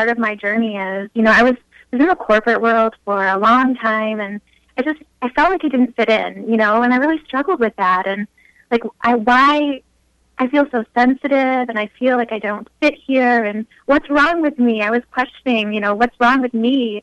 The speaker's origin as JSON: {"language": "English", "town": "Midland", "region": "Michigan", "country": "United States", "said": "I'm from Midland, Michigan."}